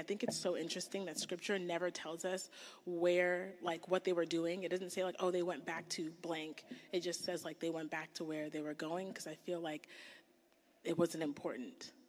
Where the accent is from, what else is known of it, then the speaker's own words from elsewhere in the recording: North Carolina, United States; also born or lived in Texas; I came from North Carolina, then Texas, and pollen.